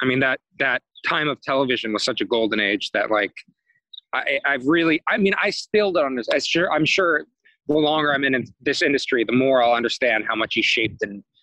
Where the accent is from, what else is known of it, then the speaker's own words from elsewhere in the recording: Santa Monica, California, United States; also born or lived in New York; But, you know, I grew up in Santa Monica and I really loved it.